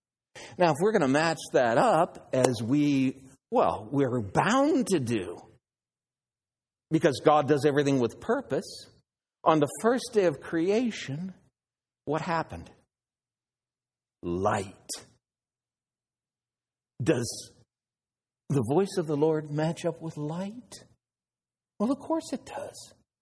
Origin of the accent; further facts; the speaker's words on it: Oregon, United States; Like Niagara Falls, or I'm from Oregon, in Oregon, Mama Falls.